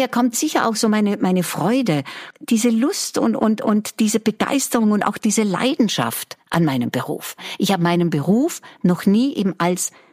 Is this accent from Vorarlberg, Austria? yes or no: yes; Vorarlberg, Austria; Also ich komme vor Adelberg, aus Vorarlberg